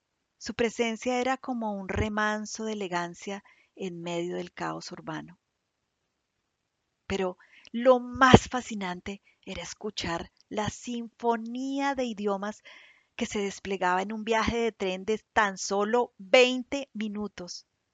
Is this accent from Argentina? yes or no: no; Colombia; now in London, United Kingdom; Imaginen mi llegada a Londres como una colombiana en tierras foráneas. Me enfrenté cara a cara con los prejuicios que rodean a mi amada Colombia.